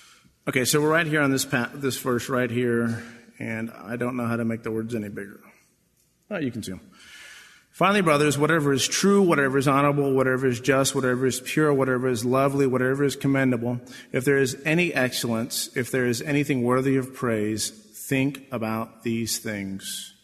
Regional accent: United States; I'm an American, so I say the number one.

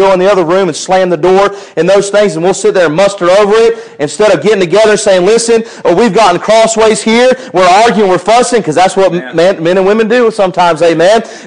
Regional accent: Ohio, United States; also born or lived in Minnesota / Florida; You know, y'all wouldn't know, but I was born up in Minnesota. And 3 months after I was born, I moved to Florida. And I was there for about a year. And I moved to Ohio and spent 12 years in Ohio.

